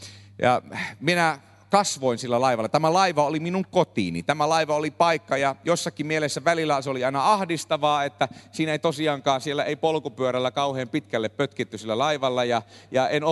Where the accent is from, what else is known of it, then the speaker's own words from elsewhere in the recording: Indonesia; olin lapsuuteni kasvanut Indonesiassa, niin kasvoin lähetyslaiva Ebenezerillä.